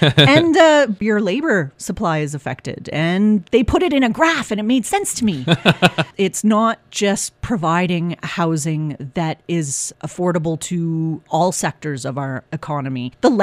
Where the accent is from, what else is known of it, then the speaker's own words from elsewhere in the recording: Canada; Is that not our modern sense of success as Canadians?